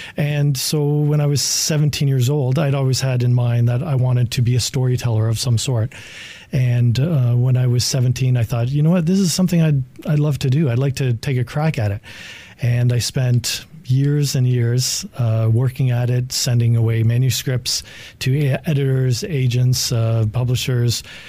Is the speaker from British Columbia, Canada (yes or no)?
no; London, Ontario, Canada; London. Yeah, I'm from London, Ontario.